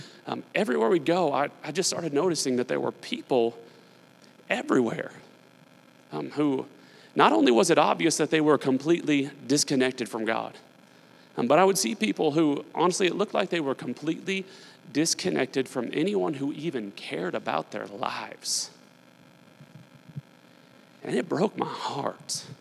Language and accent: English; Newton, Massachusetts, United States; I was born and raised here in Newton. I love our town.